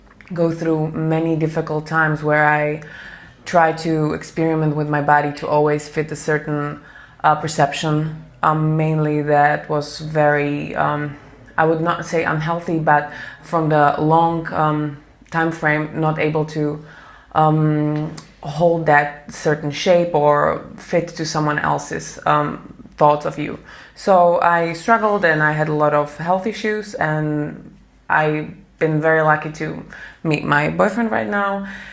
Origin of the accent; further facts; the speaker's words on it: Slovakia; I'm from Slovakia. I'm 29 years old.